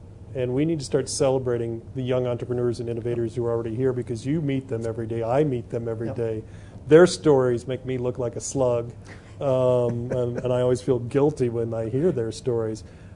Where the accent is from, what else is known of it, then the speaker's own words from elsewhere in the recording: Nebraska, United States; so I'm from the Panhandle as well